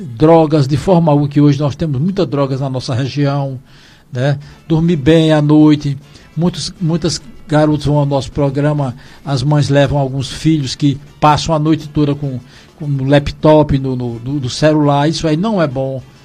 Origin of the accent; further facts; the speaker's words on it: Ceará, Brazil; Olha, Dr. Pérez, eu estou atualmente na Avenida Leandro Bezerra. Local onde eu me criei ali perto, né? Perto da Praça do Socorro. Ali, quando criança, aquela rua chamava-se Rua do Salgadinho.